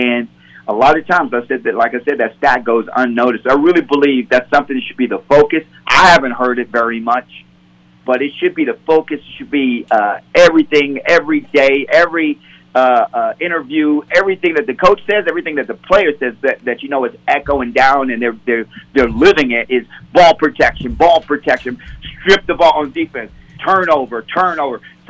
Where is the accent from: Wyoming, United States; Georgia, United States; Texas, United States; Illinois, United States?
Illinois, United States; Chicago; born there; I was born in Chicago, Illinois.